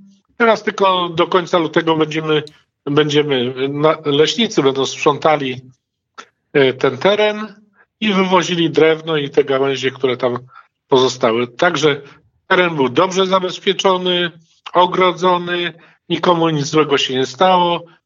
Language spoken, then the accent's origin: Polish; Elbląg, Warmian-Masurian Voivodeship, Poland; Jako elblążanin nie wyobrażam sobie takiej sytuacji.